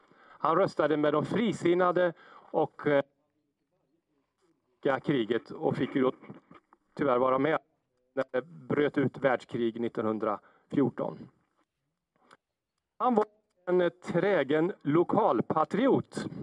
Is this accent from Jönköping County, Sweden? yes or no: no; Skara, Västra Götaland County, Sweden; det var för att han hörde att jag var från Skara.